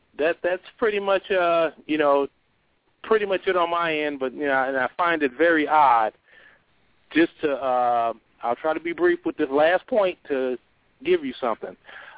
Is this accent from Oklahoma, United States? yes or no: no; Chicago, Illinois, United States; myself, I'm from Chicago originally, but, you know, I've traveled quite a bit